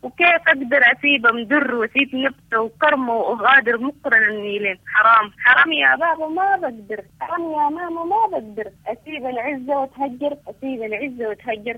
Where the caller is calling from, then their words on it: El Geneina, West Darfur, Sudan; معاك من الجنينة دار اندوكة.